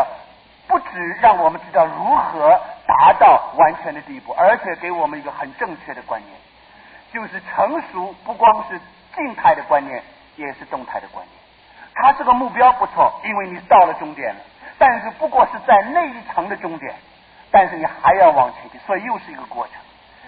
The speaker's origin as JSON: {"language": "Chinese", "region": "Taipei", "country": "Taiwan", "tie": "born or raised there", "said": "我到了台北，到了现在还是会迷路。虽然我在这里长大的，但是很多地方还是不认得"}